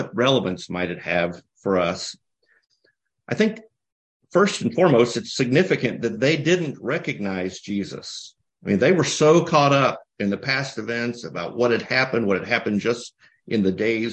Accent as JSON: {"language": "English", "region": "the South", "country": "United States", "said": "I mean, I'm from the South, and it was very traditional for your wedding gift to get china and crystal, pick your patterns and stuff."}